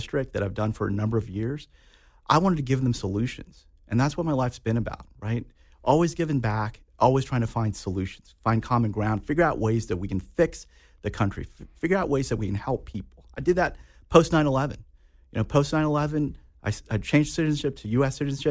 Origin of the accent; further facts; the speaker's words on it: Manhattan, Kansas, United States; also born or lived in India; Kansas, I mean, I came here to Manhattan, Kansas, actually, when I was about 5 years old. You know, I grew up in Manhattan.